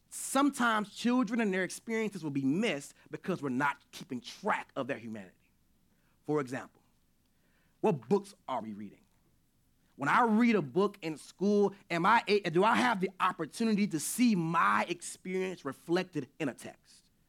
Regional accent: the South, United States; Uh-oh. See, I'm a Southerner. We do this naturally.

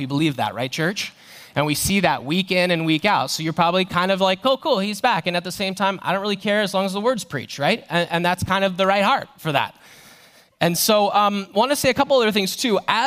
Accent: United States; No, no, no. I'm totally American, all right?

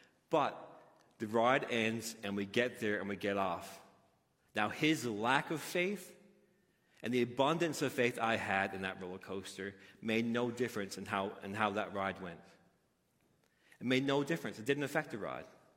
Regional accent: Newfoundland and Labrador, Canada; I'm from the Bay. I like the Bay. He took two baymen and he plopped them right in the middle of downtown St. John's.

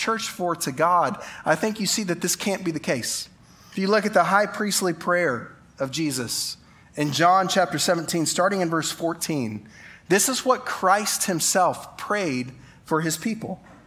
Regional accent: Tulsa, Oklahoma, United States; also born or lived in San Antonio / Denver; now in Abilene, United States; I grew up in Tulsa, spent time in San Antonio, moved from Denver straight to here.

